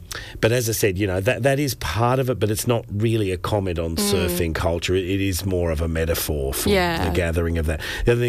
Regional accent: Sydney, New South Wales, Australia; I'm from Sydney

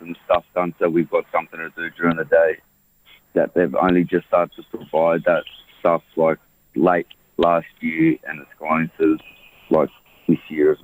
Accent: Iran; because I'm from Iran

